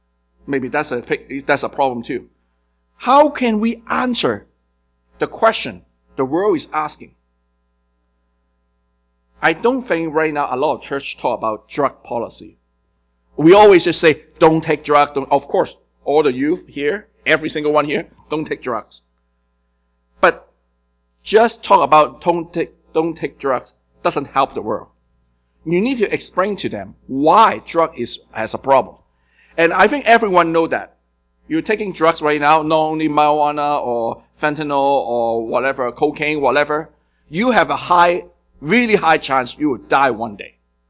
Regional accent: Hong Kong; English is a second language; I raised in Hong Kong, you can tell by my accent.

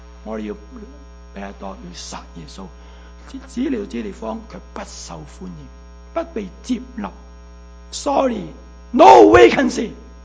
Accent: Hong Kong; born there; 我唔喺三水，我喺香港出世噶嘛，但我家乡边度？我家乡就喺三水。

